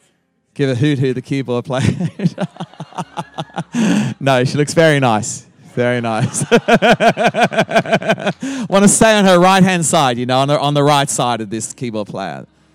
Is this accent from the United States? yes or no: no; Australia; accent: Australian; I sound like an Australian because I haven't lost my Aussie accent.